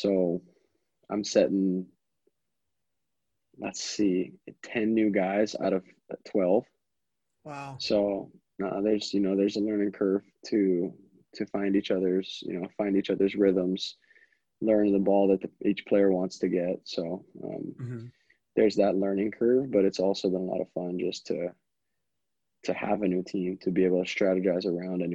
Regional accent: United States; because, you know, as an American too, like you come back to the national team

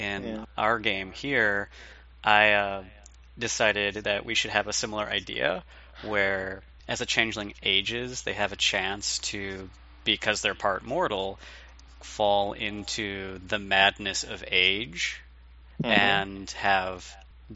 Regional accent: Detroit, Michigan, United States; because I grew up in Detroit and there's a huge Arabian and Persian expat community there.

